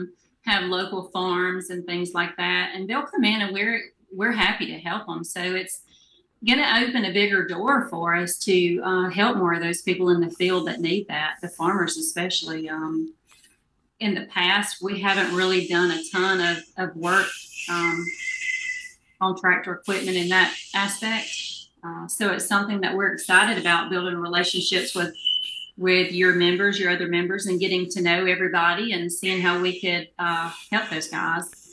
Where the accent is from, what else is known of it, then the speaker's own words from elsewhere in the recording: Union, United States; Union is my hometown. I went to school here. My son went to school here. I've lived here pretty much all my life.